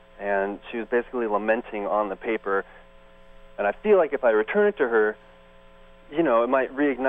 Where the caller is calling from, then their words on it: Portland, Oregon, United States; Portland, Oregon.